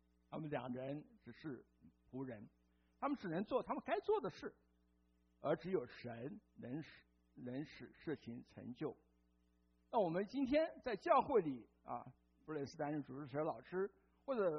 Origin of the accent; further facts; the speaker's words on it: Taiwan; 那在台湾，我是来自台湾